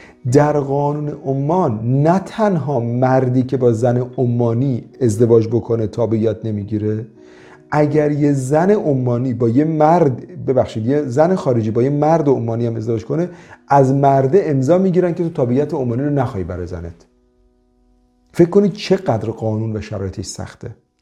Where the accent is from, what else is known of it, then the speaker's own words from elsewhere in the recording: Iran; ولی چون ما ایرانی هستیم، حالا یا پاس ایرانی هم داریم